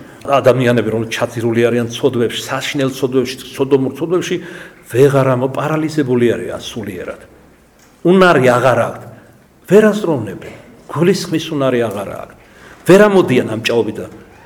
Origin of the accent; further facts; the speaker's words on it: Kartli, Georgia; მაგრამ მე მარტივად ვიტყვი, ქართლელი ვარ